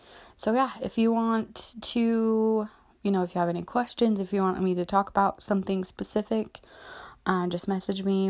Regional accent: Utah, United States; I am only 23, and if you're from Utah, which I am born and raised in Utah, that's kind of, I guess, the normal age for being a mom.

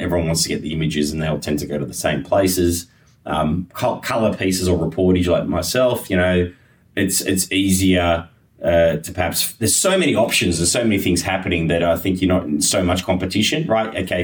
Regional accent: Australia; My family's Russian-Ukrainian, but, I'm an Australian journalist, and in the hotels they continue to look after us.

